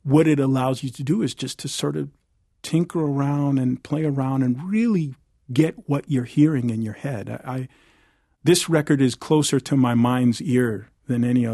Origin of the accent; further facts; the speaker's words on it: New Mexico, United States; born there; they came out to New Mexico where I was born from New York